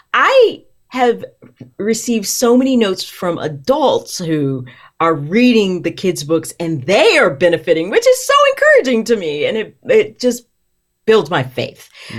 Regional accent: Tennessee, United States; I'm from Tennessee.

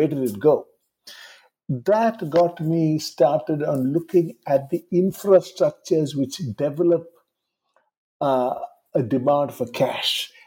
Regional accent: South India, India; I grew up in India, in southern India, and I did my MA in history at the Jawaharlal Nehru University in New Delhi.

